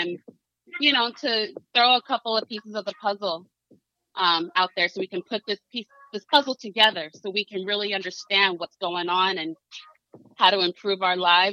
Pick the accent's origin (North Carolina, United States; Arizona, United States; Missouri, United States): Arizona, United States; Phoenix; But I'm from Phoenix, Arizona. I'm a mother of four.